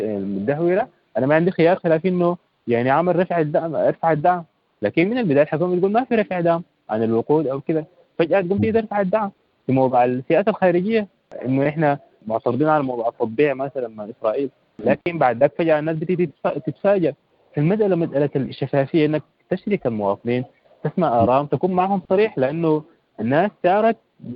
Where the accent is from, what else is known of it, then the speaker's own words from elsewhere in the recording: Sudan; نتفق أول إحنا كسودانيين كيف يدار السودان؟